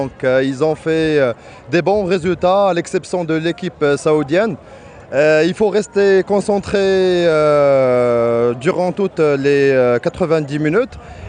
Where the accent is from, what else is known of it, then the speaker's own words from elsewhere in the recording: Rabat, Rabat-Salé-Kénitra, Morocco; Exactement, je suis venu de Rabat pour supporter l'équipe nationale du Maroc.